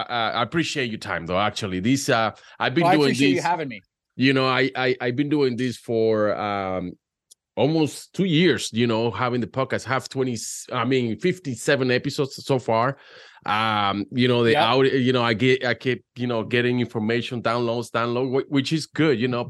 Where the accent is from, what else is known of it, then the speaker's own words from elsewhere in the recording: Venezuela; I speak Spanish. I'm from Venezuela